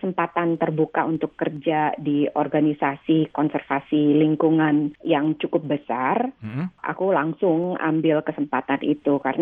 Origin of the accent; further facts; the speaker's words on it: Jakarta, Indonesia; Aku kan besar di Jakarta dan dulu Jakarta tuh masih tahun 80-an kan Jakarta masih sepi banget